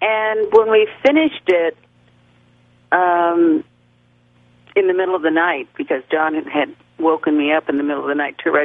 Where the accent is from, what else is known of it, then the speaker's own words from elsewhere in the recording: Los Angeles, California, United States; also born or lived in New York; I was born and raised almost entirely in Los Angeles, so I was very familiar with Laurel Canyon when we moved in there. And we had been living in New York